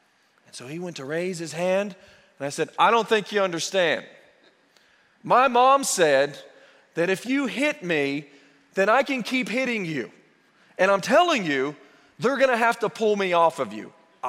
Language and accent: English; Purcell, Oklahoma, United States; place called Purcell, Oklahoma, for a good majority of my early life, the heart of Oklahoma, and I grew up there in Timberlake Estates